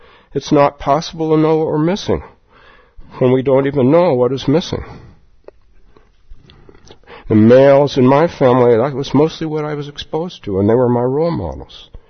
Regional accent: Palo Alto, California, United States; I grew up in Palo Alto, and my teacher wanted me to open a sitting group there

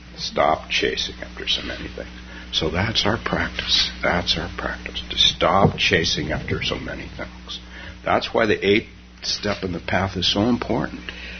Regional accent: Palo Alto, California, United States; I had a Zen group in my hometown of Palo Alto

